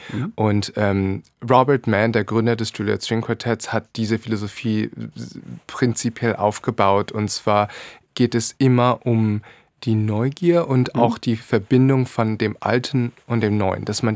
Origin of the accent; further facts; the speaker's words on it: Neumünster, Schleswig-Holstein, Germany; also born or lived in Kiel; now in United States; ich bin in Kiel geboren und dann meine gesamte Jugend habe ich auch in Schleswig-Holstein verbracht. Ich bin in Neumünster aufgewachsen, habe gleichzeitig in Hannover und in Hamburg Jungstudium absolviert.